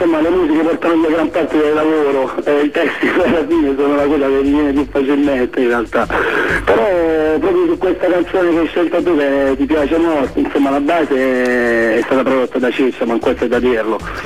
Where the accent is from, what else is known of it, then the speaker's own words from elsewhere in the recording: Taranto, Apulia, Italy; born there; Io faccio parte di Taranto, cioè io sono nato a Taranto, che è una città purtroppo da troppo tempo conquistata, tra virgolette, da Marina Militare, Ilva, inquinamento, insomma un terreno abbastanza devastato.